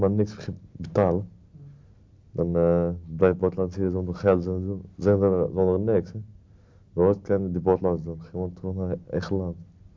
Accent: Morocco; Ben ik Marokkaan, dat vind ik altijd Marokko een mooi land.

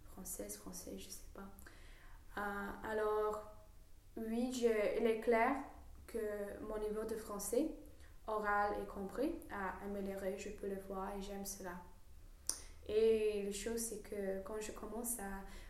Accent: England, United Kingdom; accent: English; French is a second language; je suis fière d'avoir un accent anglais.

